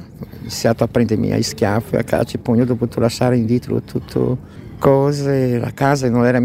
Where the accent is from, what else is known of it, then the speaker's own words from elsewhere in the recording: Brazil; Italian is a second language; now in Italy; Vengo da Brasile e vivo qui da 1998.